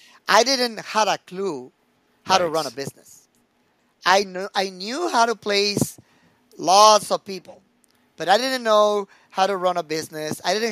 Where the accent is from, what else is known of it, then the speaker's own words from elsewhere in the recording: Mexico City, Mexico; English is a second language; moved away; I moved from Mexico City to the border region, and I realized that I didn't know how to communicate in English. My accent was even thicker than today.